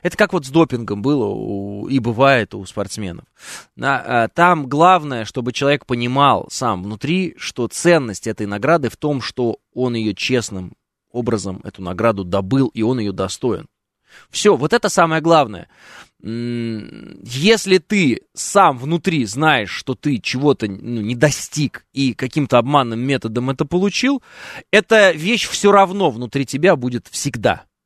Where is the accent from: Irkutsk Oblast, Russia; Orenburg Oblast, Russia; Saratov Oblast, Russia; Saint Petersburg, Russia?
Orenburg Oblast, Russia; я из Оренбургской, оренбуржец. Все, я оренбуржец.